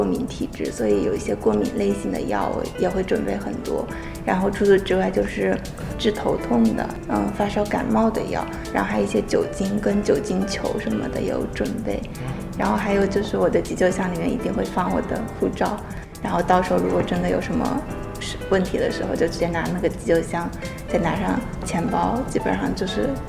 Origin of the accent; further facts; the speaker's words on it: Jiangxi, China; born there; 因为我出生地是江西嘛，南方，